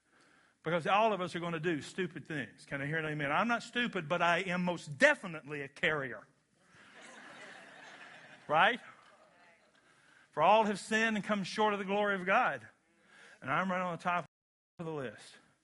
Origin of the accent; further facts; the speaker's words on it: Kentucky, United States; Now that is I'm from Kentucky. This is a Kentucky word.